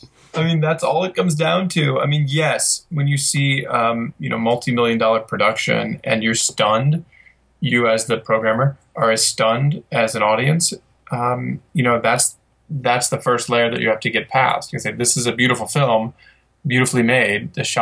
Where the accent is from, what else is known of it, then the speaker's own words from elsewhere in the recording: Midwest, United States; okay, I'm from the Midwest, I'll pick on some place, Herman, Missouri.